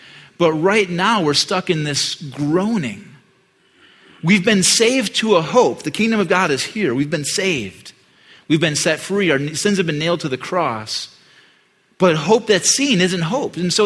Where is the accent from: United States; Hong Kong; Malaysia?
United States; Midwest; But I grew up in the Midwest, 98% Dutch, so that's the only ethnicity I can make fun of.